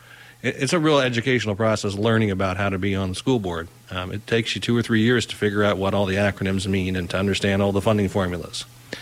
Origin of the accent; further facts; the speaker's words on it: Kenai, Alaska, United States; I am a lifelong Peninsula resident. I was born in Kenai. I've lived in Kenai almost my entire life. I spent a short stint in Homer, but I've never left the Peninsula.